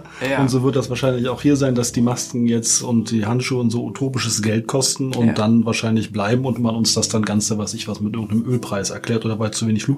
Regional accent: Berlin, Germany; ich komme ja aus Berlin und nehme nicht gerne ein Blatt vor den Mund, wa?

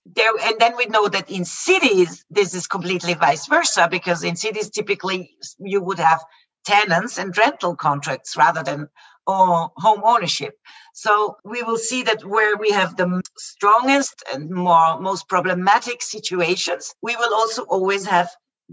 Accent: Vienna, Austria; this is the capital that is closest to my hometown, to Vienna.

